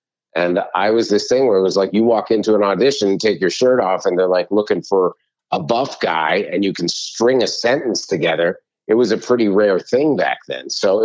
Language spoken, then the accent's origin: English; North York, Ontario, Canada; So I grew up in North York. I went to high school. Won two high schools in North York. Then I went to one in Scarborough.